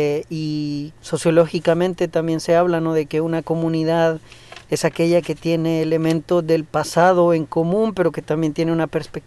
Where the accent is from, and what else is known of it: El Salvador; born or raised there; also born or lived in Honduras